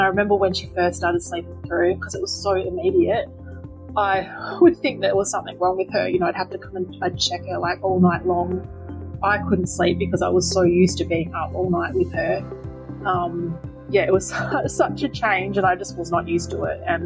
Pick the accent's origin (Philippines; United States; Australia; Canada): Australia; Yanchep, Western Australia; I am from Yanchit in Western Australia.